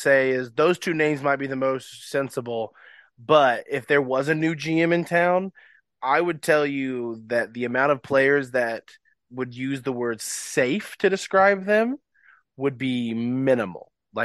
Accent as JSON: {"language": "English", "region": "Indiana", "country": "United States", "said": "because I'm from Indiana. I went to college in Oklahoma."}